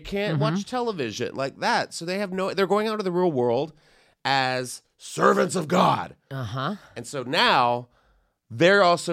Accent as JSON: {"language": "English", "region": "the South", "country": "United States", "tie": "born or raised there", "said": "because I remember this, and I remember like growing up in the South, and it's this whole movement."}